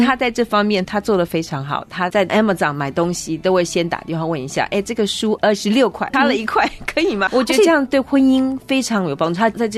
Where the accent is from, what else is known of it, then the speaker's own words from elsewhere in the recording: China; 那我是中国人